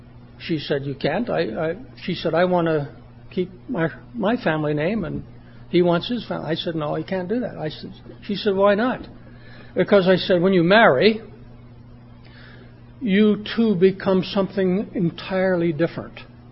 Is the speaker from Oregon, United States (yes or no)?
yes; Oregon, United States; I came from Oregon in the west. She came from the city. I came from the country. She came from where it's cold. I came from where it's warm.